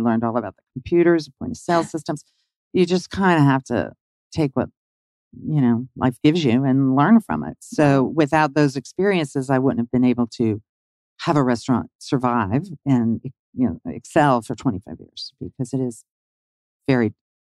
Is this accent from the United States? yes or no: yes; Virginia, United States; I grew up in Northern Virginia. My father was in the agency.